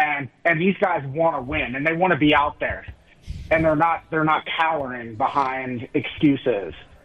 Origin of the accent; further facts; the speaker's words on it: New Jersey, United States; now in Colorado, United States; I live here in Colorado, but I grew up in South Jersey.